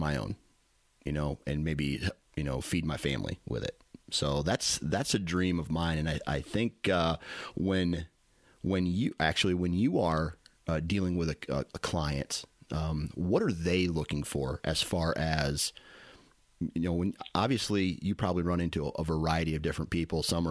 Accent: Iowa, United States; you know, I'm from Iowa, and land prices, you know, I'm not a real estate guy.

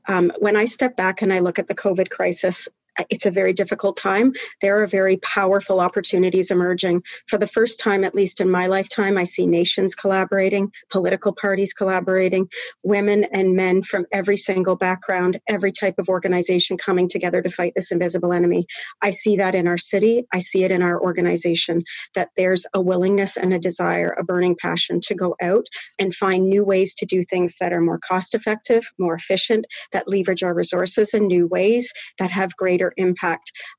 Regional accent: Brockville, Ontario, Canada; I'm from Brockville.

